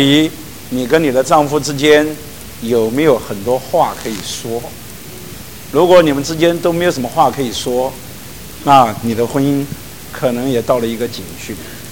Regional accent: China; 很多时候我们中国人说话不投机半句多

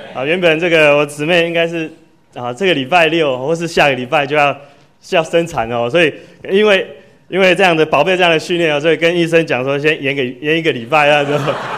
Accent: Sanchong, New Taipei, Taiwan; 这个我自己本身是儿童班长大的哦，那在生长在这个不好的环境，在三重哦，就是又是陈进兴的学弟

